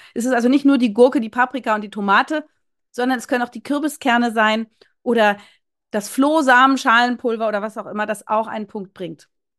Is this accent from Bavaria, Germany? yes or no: no; Berlin, Germany; Ich bin ja aus Berlin.